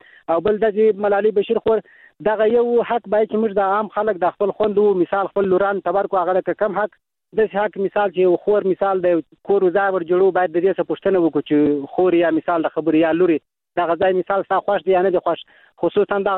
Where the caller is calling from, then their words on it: Helmand, Afghanistan; هلمند ولایت خورجانی